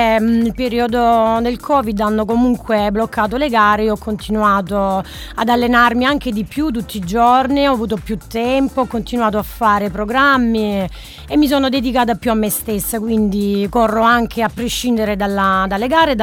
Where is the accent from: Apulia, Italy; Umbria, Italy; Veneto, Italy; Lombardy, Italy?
Apulia, Italy; Latiano; Io sono di Latiano.